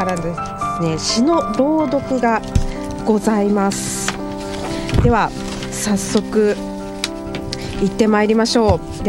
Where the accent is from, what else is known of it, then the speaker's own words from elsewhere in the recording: Suzuka, Mie, Japan; moved away as an adult; now in Tokyo, Japan; 三重県鈴鹿市出身で、2年半前に東京に上京したのがきっかけで、